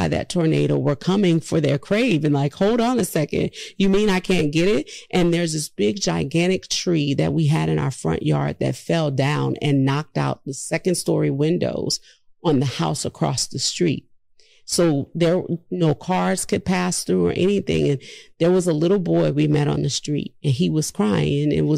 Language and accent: English; New Orleans, Louisiana, United States; I'm from New Orleans. I'm a New Orleans girl through and through.